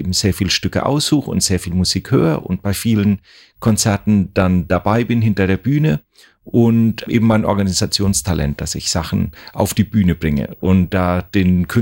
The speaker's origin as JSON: {"language": "German", "region": "Bavaria", "country": "Germany", "said": "Ich komme aus der Rhön, aus Unterfranken, und das ist so eine Gegend, wo unglaublich viel Blasmusik gespielt wird."}